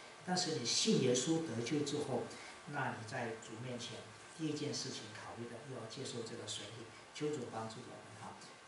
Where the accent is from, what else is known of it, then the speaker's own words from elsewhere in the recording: Malaysia; 我们在马来西亚长大的时候呢